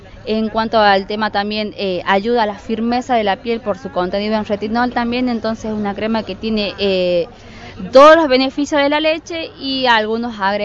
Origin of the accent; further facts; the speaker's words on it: Santa María, Catamarca, Argentina; nosotros somos de Santa María, Catamarca, y tenemos la producción de cabras y la producción de burras ahí.